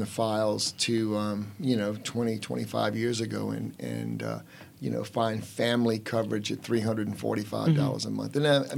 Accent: Lafayette, United States; Growing up in Lafayette, you know, as mm-hmm.

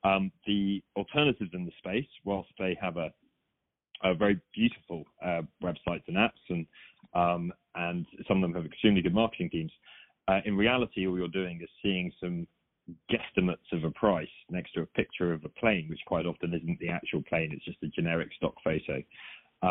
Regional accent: United Kingdom; It's even harder when you're a Brit.

